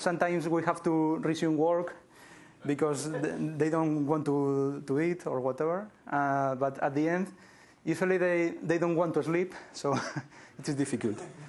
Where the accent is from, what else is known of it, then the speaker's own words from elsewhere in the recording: Madrid, Community of Madrid, Spain; English is a second language; and I am from Madrid.